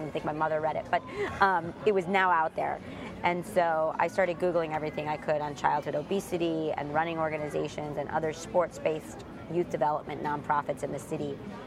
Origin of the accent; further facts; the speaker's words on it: Chicago, Illinois, United States; I grew up in Chicago in two different neighborhoods, so Pilsen and Little Italy.